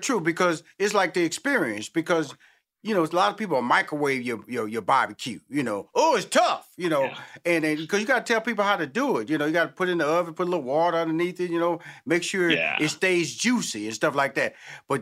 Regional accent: Houston, Texas, United States; Well, first of all, I'm amazed that, because I'm from Houston, Texas.

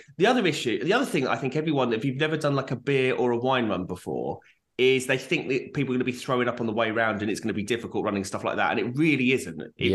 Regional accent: Brighton, South East England, United Kingdom; No. Fucking original Brighton, the one that this Brighton was named after. That's the one I'm from.

